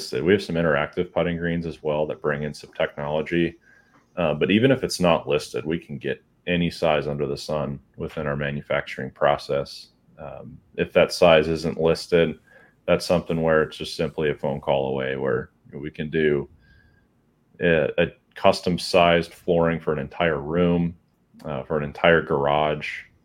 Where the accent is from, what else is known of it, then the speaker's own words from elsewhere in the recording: Wisconsin, United States; So I built a putting green with my dad in our basement after it flooded the house I grew up in Wisconsin.